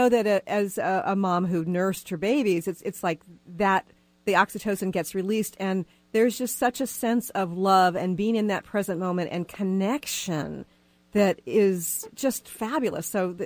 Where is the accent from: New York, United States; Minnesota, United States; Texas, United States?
Texas, United States; And I'm a Southerner at heart too, because I'm originally from Texas.